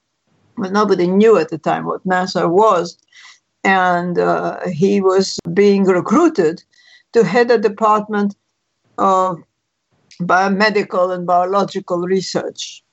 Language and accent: English; Alexandria, Alexandria Governorate, Egypt; moved away as an adult; I was born in Alexandria, Egypt, and lived there until age 20 when I went to London to study.